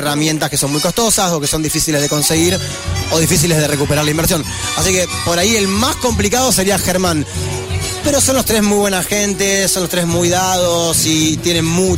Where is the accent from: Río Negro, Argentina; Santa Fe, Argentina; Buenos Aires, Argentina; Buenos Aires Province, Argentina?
Santa Fe, Argentina; Rosario; yo soy de Santa Fe, soy de Rosario.